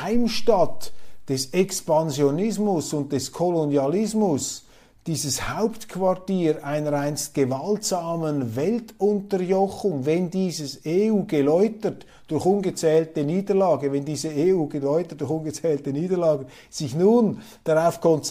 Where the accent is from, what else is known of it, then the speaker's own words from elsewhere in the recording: Switzerland; Und ich plädiere einfach dafür, jetzt als Schweizer, ich bin ja ein Kleinstaatler, neutral, ein Eichhörnchen unter den Raubtieren der Geopolitik.